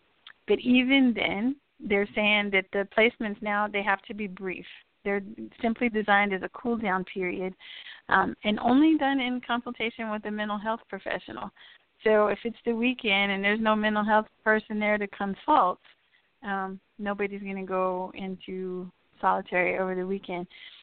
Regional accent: El Paso, Texas, United States; in my hometown of El Paso, Texas

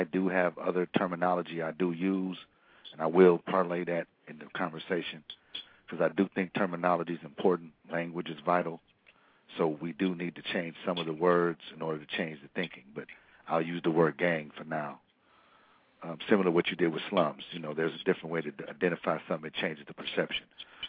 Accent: Chicago, Illinois, United States; also born or lived in Long Beach; that was a word that I grew up saying growing up in Chicago.

